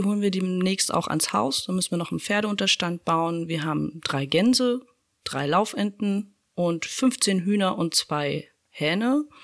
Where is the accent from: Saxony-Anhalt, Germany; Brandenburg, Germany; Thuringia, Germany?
Brandenburg, Germany; Spremberg; Ich komme aus der Lausitz, aus Spremberg